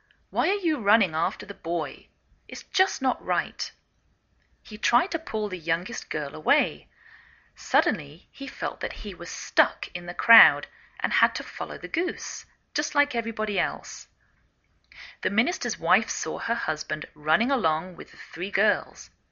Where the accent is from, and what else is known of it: England, United Kingdom; now in United States